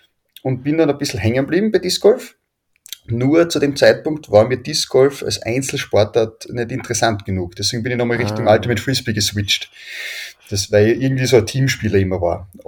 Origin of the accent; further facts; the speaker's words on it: Graz, Styria, Austria; bei uns in Graz, wir haben einen Hausberg, den Schöckl.